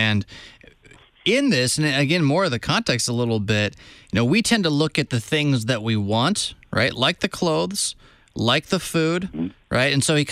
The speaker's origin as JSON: {"language": "English", "country": "United States", "said": "Like, I think the normal way to hear that, at least as an American-speaking English person, is, you know, don't be anxious."}